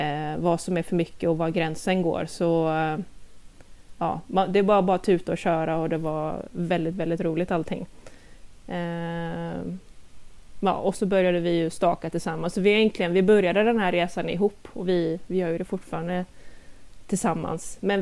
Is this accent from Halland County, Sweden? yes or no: no; Gothenburg, Västra Götaland County, Sweden; now in Lilla Edet, Sweden; Ganska långt norr över om Göteborg, men strax söder om Trollhättan. Jag är dock ursprungligen från Göteborg, så jag flyttade hit med min kära sambo Christian för ungefär 2 år sedan.